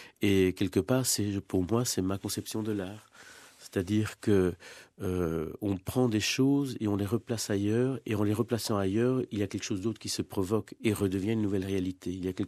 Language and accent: French; Mol, Flanders, Belgium; born there; also born or lived in Vienna, Austria; je suis né en Belgique, en Flandre, à Mol. Mes parents sont venus en 58 ici. À 10 ans, on est reparti vivre à Vienne, en Autriche. J'y ai vécu 10 ans.